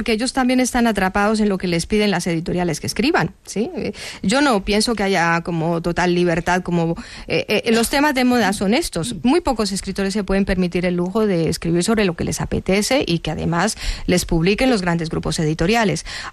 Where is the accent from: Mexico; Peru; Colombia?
Colombia; yo como escritora colombiana que tengo una doble perspectiva